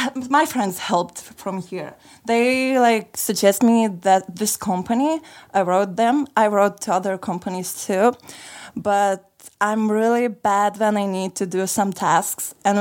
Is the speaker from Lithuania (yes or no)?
yes; Lithuania; now in Sofia, Bulgaria; I am originally from Lithuania, and for 2 last months I'm living in here in Bulgaria, in Sofia